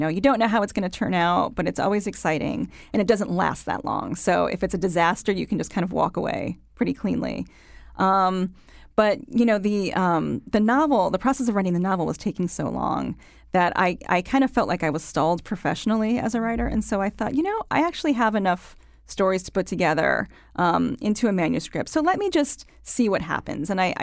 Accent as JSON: {"language": "English", "region": "Connecticut", "country": "United States"}